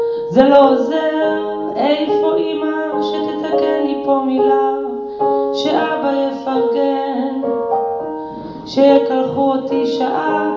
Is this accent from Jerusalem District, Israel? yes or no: no; Ganei Yehuda, Central District, Israel; born there; אני נולדתי בגני יהודה. וסבא שלי היה 10 דונם של אבוקדו, אז אני בגני יהודה.